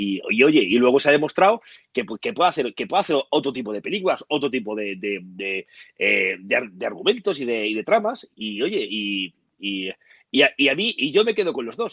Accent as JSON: {"language": "Spanish", "country": "Spain", "said": "somos los españoles somos muy de encasillar"}